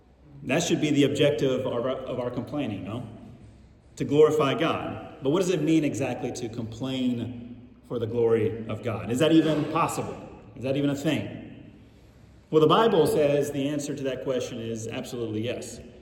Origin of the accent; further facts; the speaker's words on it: Atlanta, Georgia, United States; moved away as an adult; now in Rome, Italy; I'm originally from the Atlanta, Georgia area in the U.S., but for going on 17 years, I've lived in Rome, Italy